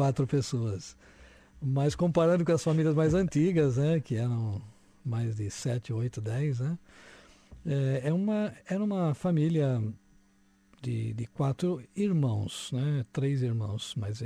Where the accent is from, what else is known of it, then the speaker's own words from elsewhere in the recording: Santa Bárbara, São Paulo, Brazil; born there; nasci em São Paulo, no interior de São Paulo. É uma cidade que se chama Santa Bárbara, a 140 quilômetros da cidade de São Paulo. E ali eu nasci, os meus pais, pai de origem portuguesa, né … mãe de origem italiana.